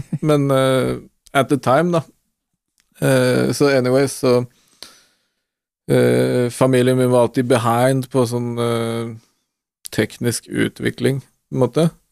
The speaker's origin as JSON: {"language": "Norwegian", "town": "Gjerdrum", "region": "Akershus", "country": "Norway", "tie": "born or raised there", "said": "så vokste jeg opp i Gjerdom på sånne byggefelt, sånn der liksom på Romerike, med tette kids på min egen alder."}